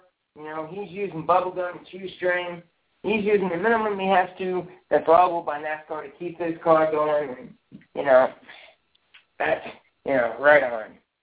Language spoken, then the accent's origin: English; Indiana, United States; I'm that Hoosiers type person. I'm from Indiana, you know.